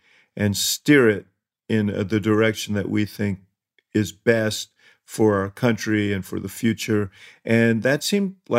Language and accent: English; New York, United States; I grew up in Stuyvesant Town, New York. Now it's like luxury rental. Then it was an austere housing development built for returning war veterans.